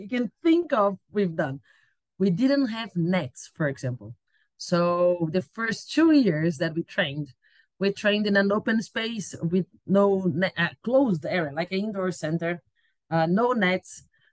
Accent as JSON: {"language": "English", "country": "Brazil", "tie": "born or raised there", "said": "But I think the horizons started opening as we grew up in Brazil, because we didn't have a good setup in Brazil at the time."}